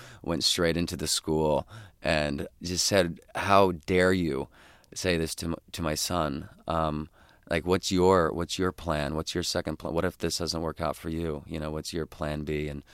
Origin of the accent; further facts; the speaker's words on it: Idaho, United States; throughout my entire life growing up in Idaho, we would go, you know, to his congregation every week